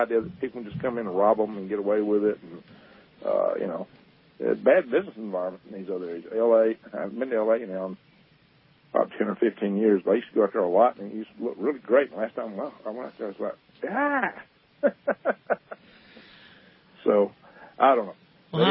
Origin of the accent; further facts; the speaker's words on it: Alabama, United States; I grew up on Sand Mountain, which is about 70 miles southeast of Huntsville, rural. Grew up on a farm